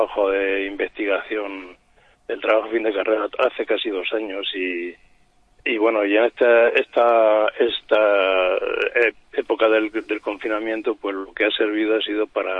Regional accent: Tomelloso, Castilla-La Mancha, Spain; born there; Tomelloso es el pueblo donde yo nací, que es un pueblo de la provincia de Ciudad Real.

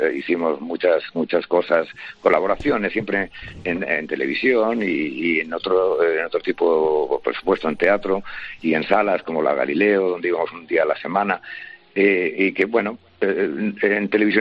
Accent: Madrid, Community of Madrid, Spain; soy un aragonés que accidentalmente se crió en Madrid.

